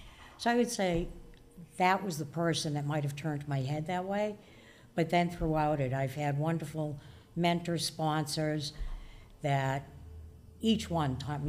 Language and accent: English; Boston, Massachusetts, United States; I've spent most of my life living in the Boston area, another New Englander. I think my accent proves that.